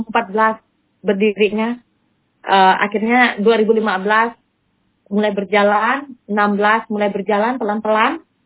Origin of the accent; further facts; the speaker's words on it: Kalimantan, Indonesia; saya sebagai apa, orang Kalimantan, saya harus punya peran sebagai generasi muda.